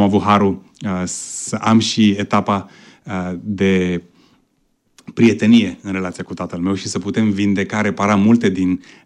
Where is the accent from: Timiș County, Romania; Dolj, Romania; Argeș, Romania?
Dolj, Romania; Craiova; Eu am crescut în Craiova. Eu crescând în Craiova am fost fan al echipei din Craiova.